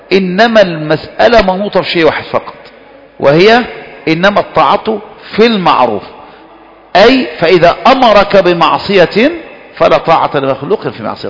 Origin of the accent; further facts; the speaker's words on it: Egypt; زي الفسيخ كده اللي بيكرمك عندنا في مصر يجيب لك فسيخ